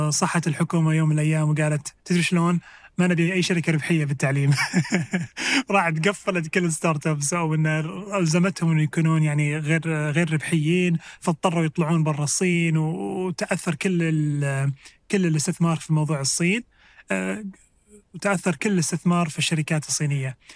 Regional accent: Saudi Arabia; حتى حنا عندنا بالسعودية

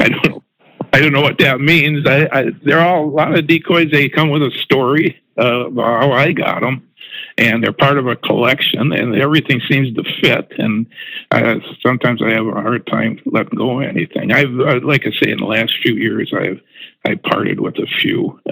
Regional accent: Milwaukee, Wisconsin, United States; born there; I lived in, because I was born in Milwaukee, then moved out to Aldo, Conemaugh, and which is closer to the Rock River Valley where Horicon and everything is.

